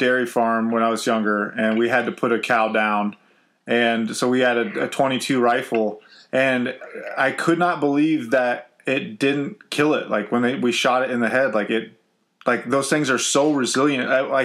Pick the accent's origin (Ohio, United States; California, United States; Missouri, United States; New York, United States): Ohio, United States; Now, I am from Ohio.